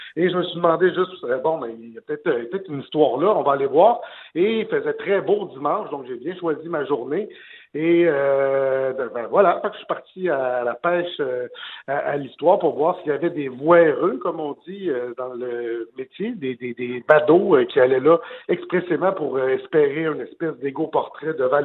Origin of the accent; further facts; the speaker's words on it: Saint-Eustache, Quebec, Canada; tu sais, je viens de Saint-Eustache, hein? C'est un peu le Constantinople d'aujourd'hui.